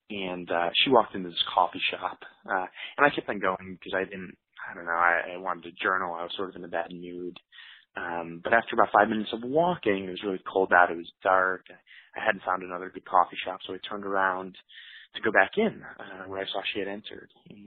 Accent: Michigan, United States; I'm from the United States, from Michigan

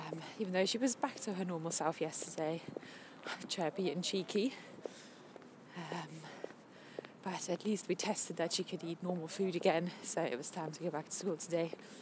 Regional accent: Germany; growing up in Germany.

